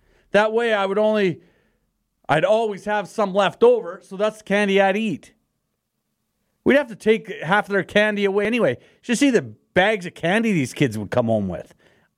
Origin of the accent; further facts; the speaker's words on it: Canada; Well, I'm a grown man and I'm from Canada. That's my costume.